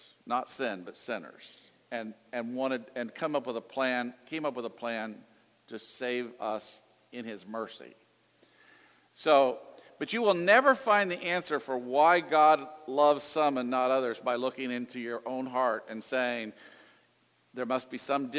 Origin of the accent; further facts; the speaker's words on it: the South, United States; this probably comes from my growing up in the South too